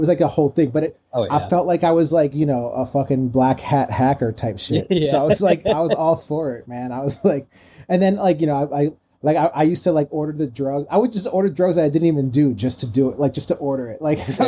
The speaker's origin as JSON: {"language": "English", "region": "Florida", "country": "United States", "tie": "born or raised there", "also_born_or_lived": "New Jersey", "said": "I was originally born in New Jersey, moved to Florida, like South Florida area, like when I was young, like 5 or 6, and then grew up in South Florida."}